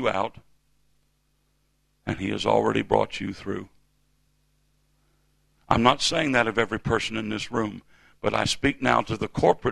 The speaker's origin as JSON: {"language": "English", "region": "the South", "country": "United States", "tie": "born there", "accent": "southern", "said": "you know, southern born. You know, I could talk with my southern accent. I could talk like that."}